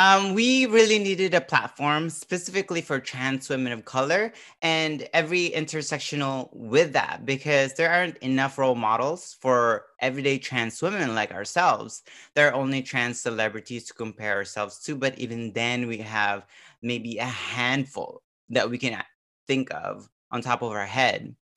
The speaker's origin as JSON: {"language": "English", "town": "Cebu", "region": "Central Visayas", "country": "Philippines", "tie": "born or raised there", "lives_now": "California, United States", "said": "I'm born and raised in the Philippines, particularly Cebu."}